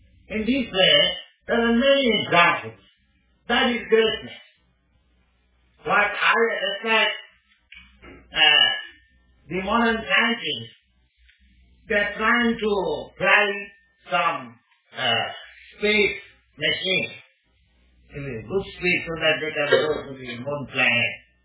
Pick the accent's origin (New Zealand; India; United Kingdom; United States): India; English is a second language; I'm an Indian. I am a foreigner.